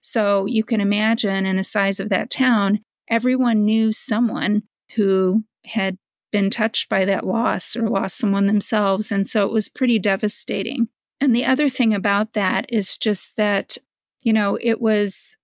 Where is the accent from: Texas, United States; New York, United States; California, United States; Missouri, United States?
Missouri, United States; West Plains; So it's based on a real event that happened in my hometown of West Plains, Missouri, back in 1928.